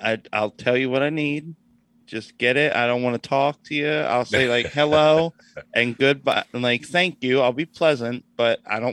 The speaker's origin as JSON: {"language": "English", "region": "Florida", "country": "United States", "tie": "born or raised there", "said": "Well, one, I grew up in Brevard County around a bunch of pill heads and crackheads."}